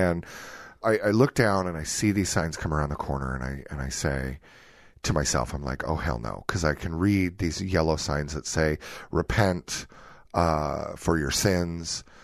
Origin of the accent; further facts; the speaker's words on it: San Jose, California, United States; also born or lived in Cupertino / San Rafael / Stockton / Nampa; I grew up in San Jose, Cupertino, San Rafael, and then we moved out later into Stockton, California.